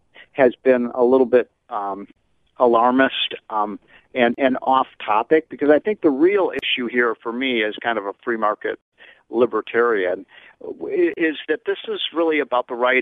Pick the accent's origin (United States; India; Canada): United States; Illinois; not every single union member in a state like Washington or California or my home state of Illinois is a liberal Democrat